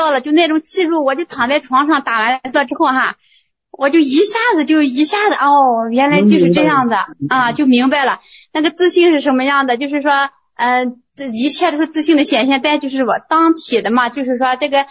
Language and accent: Chinese; Linyi, Shandong, China; 就是我是临沂嘛，临沂临沭嘛，